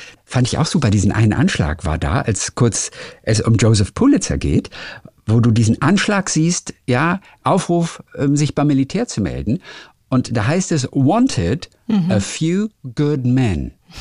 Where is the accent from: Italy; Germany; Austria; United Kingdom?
Germany; Wir Deutschen, ich weiß gar nicht, warum wir uns das leisten können